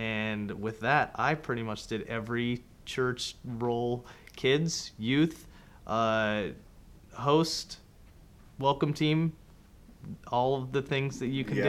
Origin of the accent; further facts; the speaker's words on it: The Woodlands, Texas, United States; So I grew up right here in the Woodlands, and I went to Glenlock Elementary School.